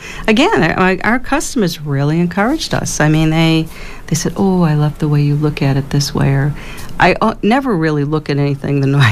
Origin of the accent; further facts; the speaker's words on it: Brockton, Massachusetts, United States; I am. I grew up in the Brockton area. My dad was a custodian for the Brockton school system.